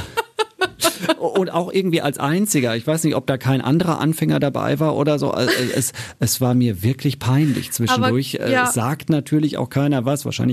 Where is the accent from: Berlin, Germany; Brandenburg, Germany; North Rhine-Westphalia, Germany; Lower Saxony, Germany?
North Rhine-Westphalia, Germany; Hattingen; Und ich kam so ein bisschen vom Land, so Richtung Hattingen, ne? Kennt man hier im Ruhrgebiet.